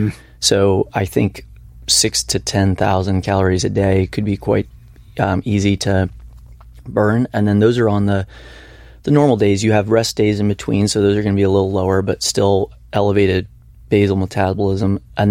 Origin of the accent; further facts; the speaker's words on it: Colorado, United States; I did like hiking. I grew up in Colorado